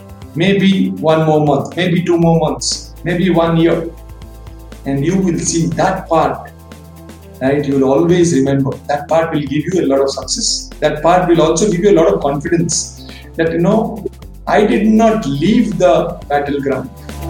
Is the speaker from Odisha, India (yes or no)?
yes; Odisha, India; And I did my engineering in Odisha Engineering College. I'm from Odisha. So, this college is in Bhubaneswar.